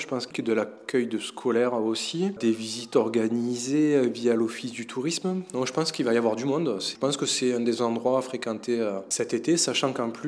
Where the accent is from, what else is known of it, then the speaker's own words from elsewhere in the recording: Marseille, Provence-Alpes-Côte d'Azur, France; moi je suis Marseillais, donc je pouvais venir quand je voulais, repartir quand je voulais.